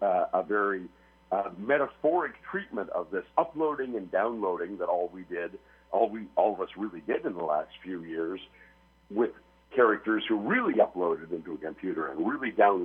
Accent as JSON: {"language": "English", "town": "Toronto", "region": "Ontario", "country": "Canada", "said": "And I'm from Toronto, Canada."}